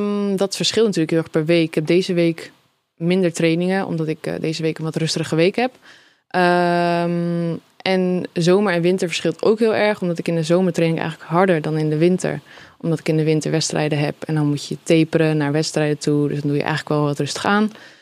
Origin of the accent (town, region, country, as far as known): Borne, Overijssel, Netherlands; born there